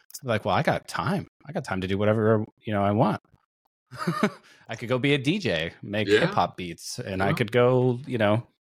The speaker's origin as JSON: {"language": "English", "town": "Seattle", "region": "Washington", "country": "United States", "lives_now": "California, United States", "said": "I'm actually technically from Seattle. I'm in California."}